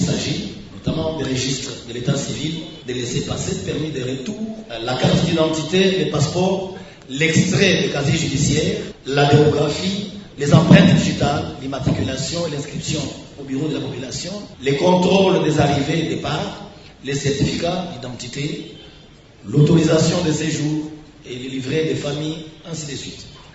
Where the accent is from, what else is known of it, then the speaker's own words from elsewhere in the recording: DR Congo; chez nous en RDC